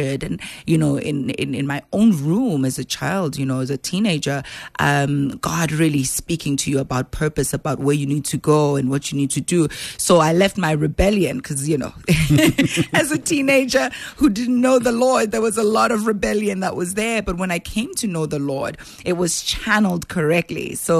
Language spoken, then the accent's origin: English; Soweto, Gauteng, South Africa; So, born and raised in Dobsonville in Soweto, I always share the story of how I straddled between the township and your suburban areas